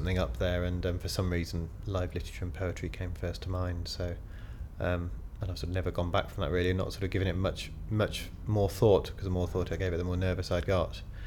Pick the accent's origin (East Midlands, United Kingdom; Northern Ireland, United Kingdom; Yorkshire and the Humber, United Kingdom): East Midlands, United Kingdom; Leicester; now in Stockton-on-Tees, United Kingdom; I'm a plinther this morning. I'm 39, and I'm from Stockton-on-Tees at the moment. I'm originally from Leicester.